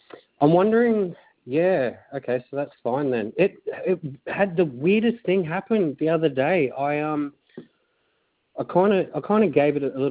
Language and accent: English; Queensland, Australia; I'm a Queenslander.